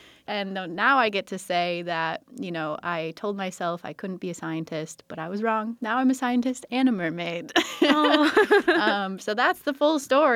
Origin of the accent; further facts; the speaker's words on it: United States; I grew up on the St. Croix River, and it was a beautiful ecosystem, but of course it was kind of undermanaged, and so we'd often take our boat.